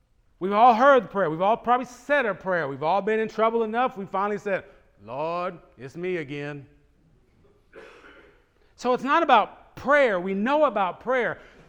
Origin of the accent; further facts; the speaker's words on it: Galveston, Texas, United States; Now, I'm from Galveston, you know that. Give me a hurricane, give me a tornado, but if the ground starts moving, y'all, I'm scared.